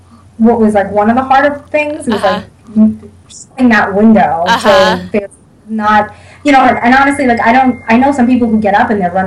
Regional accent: Staten Island, New York, United States; I am from Staten Island, New York, which is where I was born and raised and spent all of my childhood here.

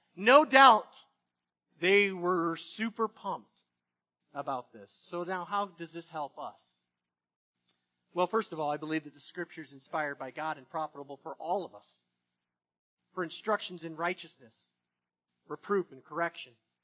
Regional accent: the South, United States; Now, I grew up in the South, and even as Zach's talking, he's using the y'alls already. But, you know, I lived in the South

